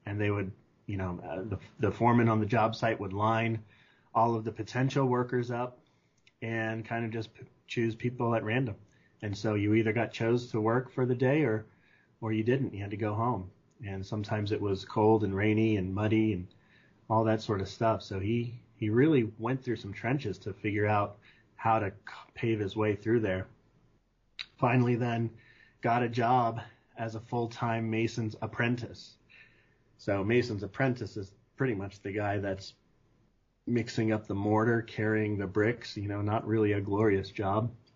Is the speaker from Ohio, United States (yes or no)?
yes; Liberty Township, Ohio, United States; Born and raised in Liberty Township, my friend. Went to Lakota, Cincinnati native.